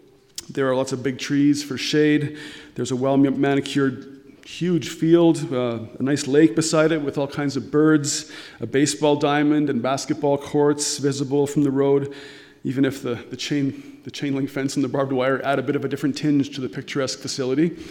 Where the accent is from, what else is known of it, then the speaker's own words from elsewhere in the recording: Coaldale, Alberta, Canada; also born or lived in Nanaimo, Canada; I grew up in Coaldale in southern Alberta. I grew up in the Coaldale Mennonite Brethren Church there.